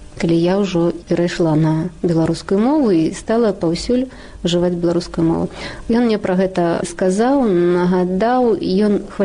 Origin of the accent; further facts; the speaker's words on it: Savani, Minsk Region, Belarus; Я сама са Сталпцоўскага района, альбо, як кажуць у мясцовасці старэйшыя, са Сталпетчыны. Вёска мая называецца Савані, і Савані, і Савоні, два варыянты. Недалёка радзімая Куба Коласа.